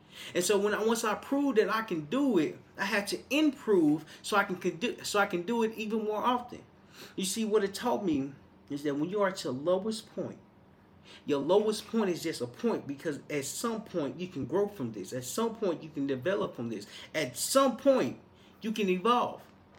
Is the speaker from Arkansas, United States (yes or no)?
yes; Little Rock, Arkansas, United States; And what I recognized growing up in Little Rock, Arkansas, is that even though you have the size